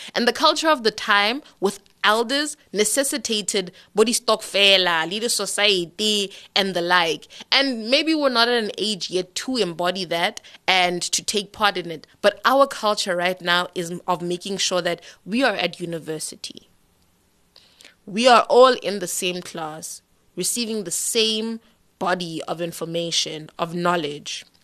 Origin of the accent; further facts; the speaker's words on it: Johannesburg, Gauteng, South Africa; now in Port Elizabeth, South Africa; I'm from Joburg, so homelessness is something that I'm very familiar with, yes.